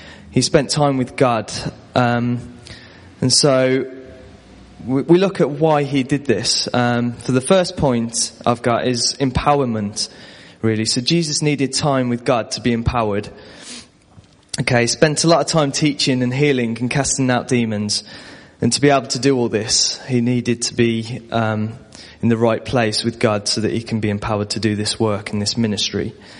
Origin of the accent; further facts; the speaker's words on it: Birmingham, West Midlands, United Kingdom; Luke very kindly offered earlier that he can translate for me because I'm from the Birmingham area.